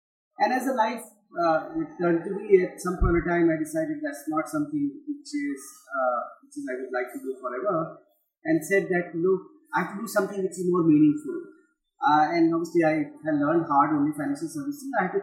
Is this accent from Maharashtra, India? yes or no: no; Varanasi, Uttar Pradesh, India; moved away as an adult; now in Delhi, India; I'm born in Banarasi, born and brought up in Banaras. I spent my first 10 years of career near to my hometown. I was a single child of my parents.